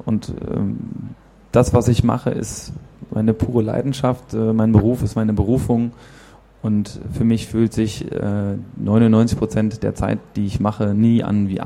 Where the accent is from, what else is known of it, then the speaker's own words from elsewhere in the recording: Bonn, North Rhine-Westphalia, Germany; Genau, ich komme aus Bonn.